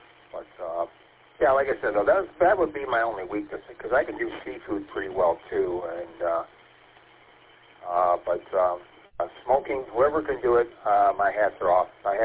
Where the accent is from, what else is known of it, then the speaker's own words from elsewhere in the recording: St. Clair Shores, Michigan, United States; I'm originally from St. Clair Shores, and I grew up in the area of the 696 I-94 interchange.